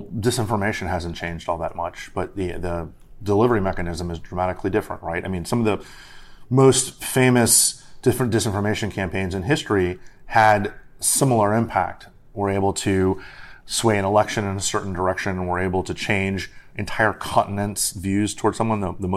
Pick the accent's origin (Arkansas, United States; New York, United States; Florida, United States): Florida, United States; Miami; now in Washington, D.C., United States; So I'm from Miami originally. I'm a fan of a lot of Miami sports teams while I live in Washington, D.C.